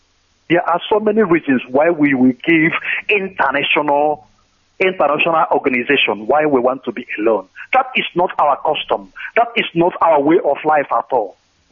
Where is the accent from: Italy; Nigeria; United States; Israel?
Nigeria; Onitsha, Anambra; I tell you, I come from Onitsha.